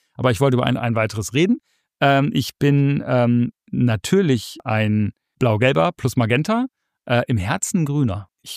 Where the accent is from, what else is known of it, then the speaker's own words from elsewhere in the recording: Northern Germany, Germany; was mich natürlich als Norddeutscher sehr freut.